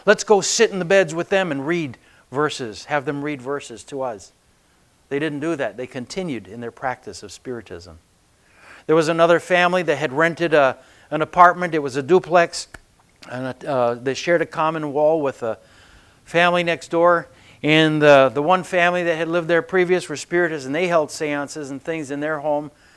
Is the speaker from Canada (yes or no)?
no; Brazil; Growing up in Brazil